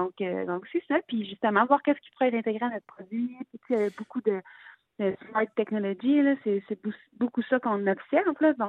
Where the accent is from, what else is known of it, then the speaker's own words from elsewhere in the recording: Quebec City, Quebec, Canada; on vient de la ville de Québec